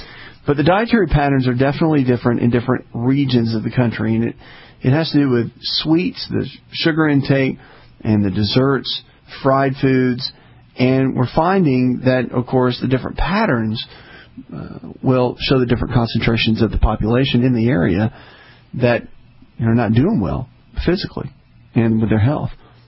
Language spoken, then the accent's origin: English; the South, United States; I grew up in the South. I'm Southern.